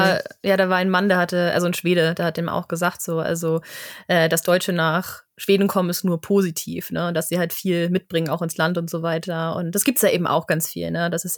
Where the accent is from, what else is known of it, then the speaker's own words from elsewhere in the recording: Germany; Wir kommen aus Deutschland